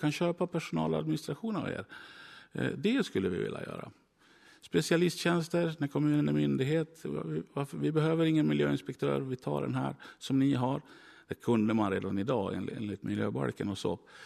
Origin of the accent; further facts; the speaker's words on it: Smedjebacken, Dalarna County, Sweden; Jag kommer från Smedjebackens kommun. Det var 13 000 invånare förut, nu är de 11 000.